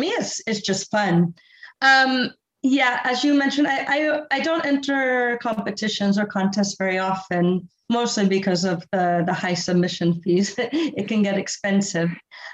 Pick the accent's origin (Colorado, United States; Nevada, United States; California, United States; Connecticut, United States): California, United States; Foster City; Karen and I grew up in Foster City, California. We were next door neighbors for most of our life before we both went off to university